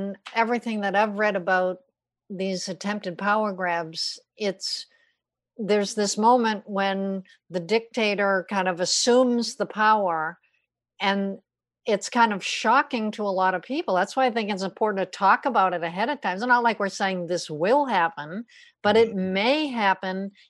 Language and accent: English; New England, United States; And I come from New England, so we believe an ounce of prevention is worth a pound of cure.